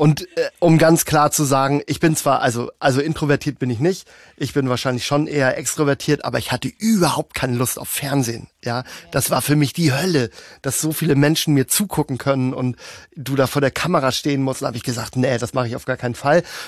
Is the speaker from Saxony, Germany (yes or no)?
no; Hamburg, Germany; Wir kommen noch beide hier aus Hamburg